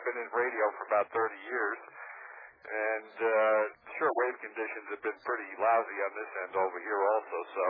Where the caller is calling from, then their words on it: Metuchen, New Jersey, United States; I'm calling from Metuchet.